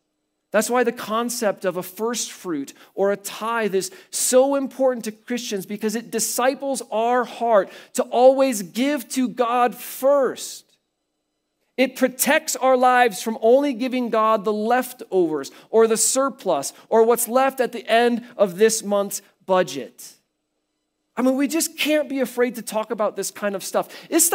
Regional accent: Kansas City, Missouri, United States; now in Colorado, United States; I came from Kansas City. They don't have really a lot of HOAs there. So that was like a new thing for me to encounter.

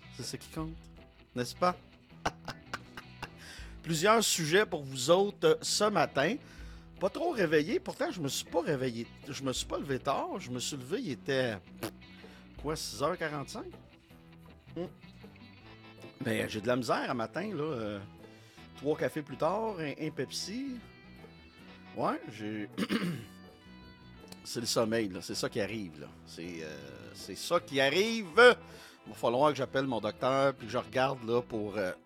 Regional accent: Quebec, Canada; Là, ici, nous, comme on est en retard, ben là, c'est normal, on est des Québécois.

